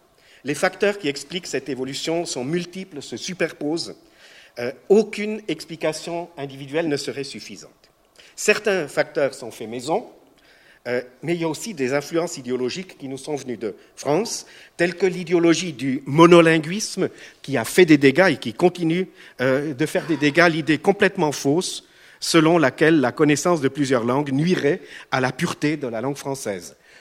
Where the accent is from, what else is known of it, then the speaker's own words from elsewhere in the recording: Romandy, Switzerland; Et je n'ose imaginer quelle aurait été l'évolution chez nous, en Suisse romande